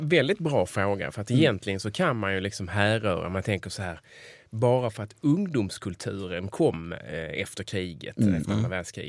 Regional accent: Helsingborg, Skåne, Sweden; born there; also born or lived in Sjöbo / Ystad / Malmö; now in Stockholm, Sweden; så jag är riktig nordist. Jag har liksom både danskt och norskt påbrå. Men jag är född i Helsingborg och gjorde därefter en liten så här rundtur i Skåne. Åkte vidare till Sjöbo.

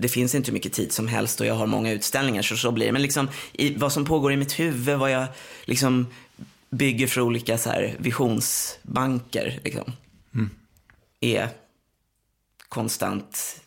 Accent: Tyresö, Stockholm County, Sweden; jag är uppvuxen i Tyresö, i ett radhusområde, Krusboda heter det.

